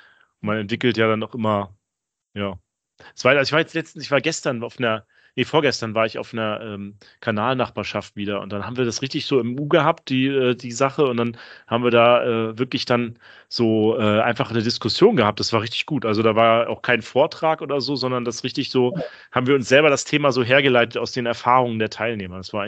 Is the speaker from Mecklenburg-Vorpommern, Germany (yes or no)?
yes; Rostock, Mecklenburg-Vorpommern, Germany; ich komme ja eigentlich aus Rostock